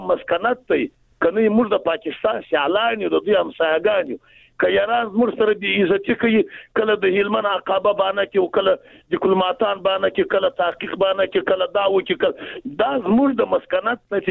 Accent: Jowzjan, Afghanistan; زه د بغلان نه یم جز جان نه یم

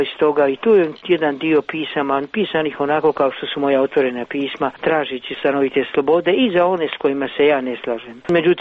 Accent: Mostar, Herzegovina-Neretva Canton, Bosnia & Herzegovina; u Mostaru, kad je rušen stari most u mom rodnom gradu.

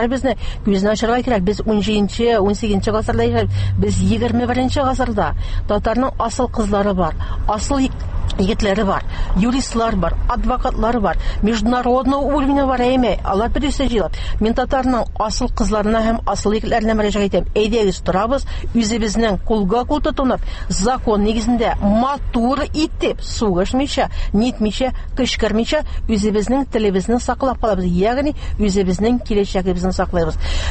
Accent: Evshermä, Tatarstan, Russia; born there; also born or lived in Kazan / Astrakhan; Физик яктан мин Евшермәдә тудым. Ә инде рухи яктан мин Казанда җитештем һәм милли хәрәкәт лидеры булып Астраханьда җитештем.

